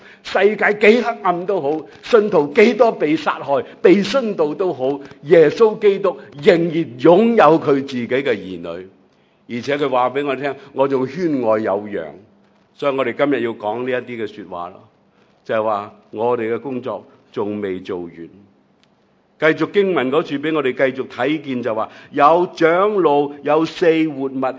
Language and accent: Chinese; Hong Kong; 因为他们已经来到我们香港人的家